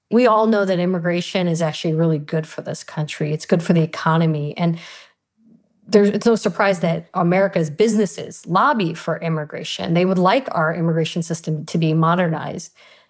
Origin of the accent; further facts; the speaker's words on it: Texas, United States; Well, I was too young to know this was going on, but I'm from Texas.